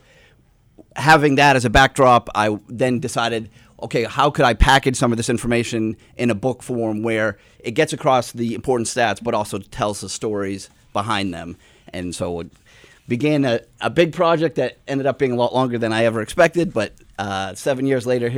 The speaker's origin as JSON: {"language": "English", "town": "Augusta", "region": "Maine", "country": "United States", "tie": "born or raised there", "said": "And so I grew up in Augusta and have family in the Bangor area now, so it's always nice to come back."}